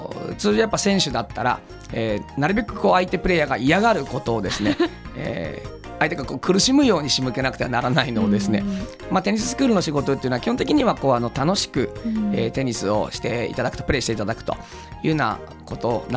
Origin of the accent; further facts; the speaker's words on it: Tateyama, Toyama, Japan; moved away as an adult; 僕は立山町の出身で、大学はその県外にですね、愛知県の方へ、行ってまいったんですけども、その時にそのまあ一人暮らしをすることになりましてですね